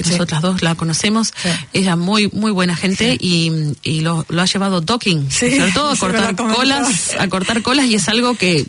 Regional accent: Argentina; moved away; Yo me fui de Argentina cuando él tenía 3 años.

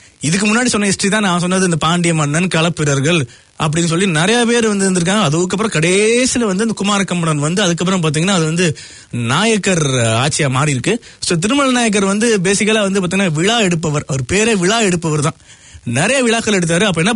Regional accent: Madurai, Tamil Nadu, India; நானும் மதுரக்காரன் தான்டா

